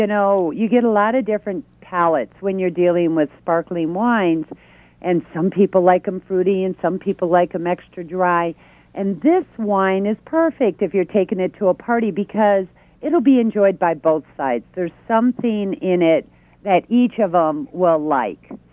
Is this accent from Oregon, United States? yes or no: no; Michigan, United States; Maybe that's because I'm from Michigan and we were always used to like snowy Christmases.